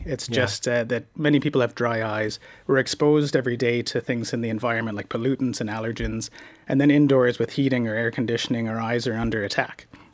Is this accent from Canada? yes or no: yes; Canada; So I'm Canadian, so I can talk about the Americans as I like.